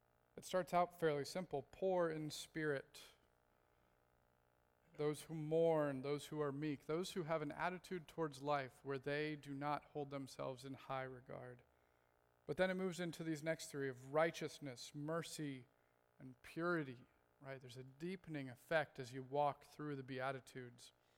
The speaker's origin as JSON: {"language": "English", "region": "the South", "country": "United States", "tie": "born or raised there", "said": "I grew up in the South, and there we have a phrase, bless your heart."}